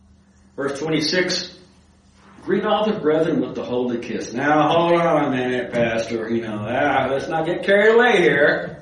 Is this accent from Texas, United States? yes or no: yes; Texas, United States; accent: Texas; you can probably tell I still have some of my accent left from growing up in Texas.